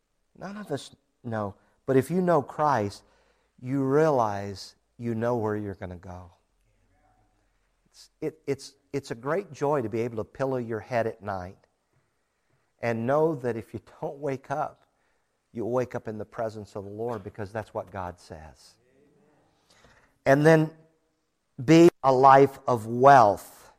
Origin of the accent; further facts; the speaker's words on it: Hammond, Indiana, United States; born there; I was born in Hammond, Indiana.